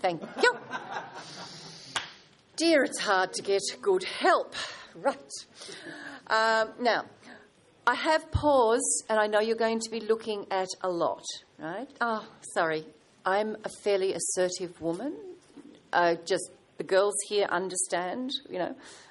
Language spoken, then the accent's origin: English; Australia; And as an Australian